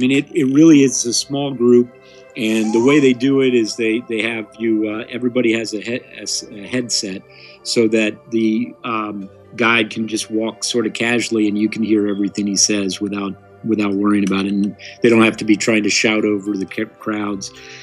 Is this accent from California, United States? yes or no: yes; California, United States; I used to go to Disneyland a lot as a kid. I'm originally from California, but I haven't been back to Disneyland since I was probably about 15